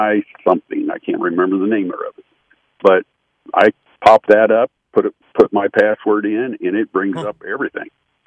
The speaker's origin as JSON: {"language": "English", "town": "Rolla", "region": "Missouri", "country": "United States", "said": "I'm actually from Rolla, Missouri."}